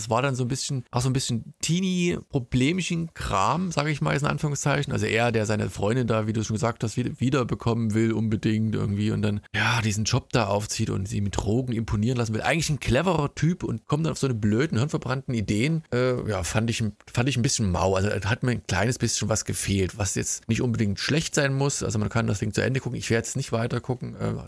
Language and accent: German; Leipzig, Saxony, Germany; Ich fand als Leipziger besonders interessant